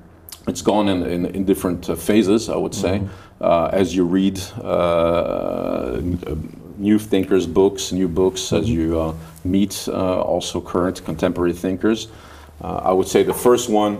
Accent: Sweden; I grew up in Sweden

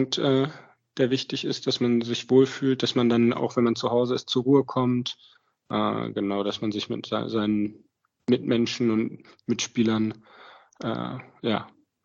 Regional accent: Düsseldorf, North Rhine-Westphalia, Germany; Düsseldorf, das ist ja meine Heimat

